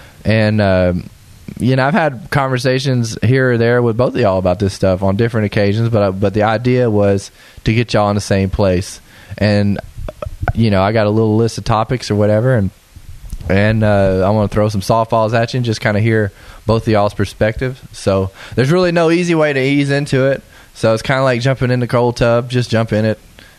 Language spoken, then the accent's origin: English; Nashville, Tennessee, United States; See, because, like, me and Ian are born and raised in Nashville, and we feel like